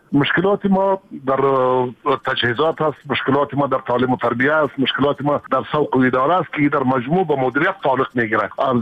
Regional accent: Afghanistan; همه ما افغان هستیم

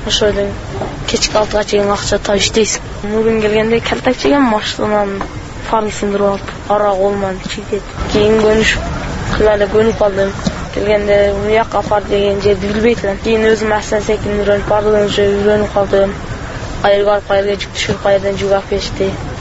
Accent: Alay, Osh Region, Kyrgyzstan; Алайдан келдим

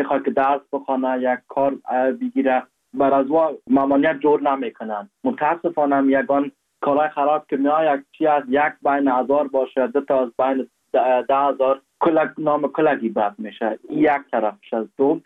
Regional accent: Afghanistan

